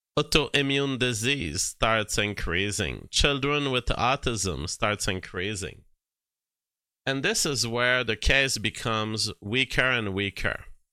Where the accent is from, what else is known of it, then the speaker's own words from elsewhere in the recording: Canada; I eat carrots 2 months of the year as a Canadian